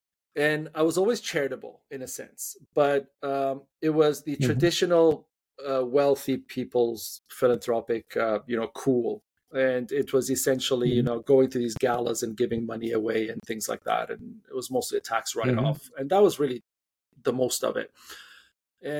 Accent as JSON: {"language": "English", "region": "Dubai", "country": "United Arab Emirates", "tie": "born or raised there", "also_born_or_lived": "Switzerland / Canada", "said": "I was born in Dubai, did part of my schooling in Dubai, part in Switzerland, moved to Canada for university"}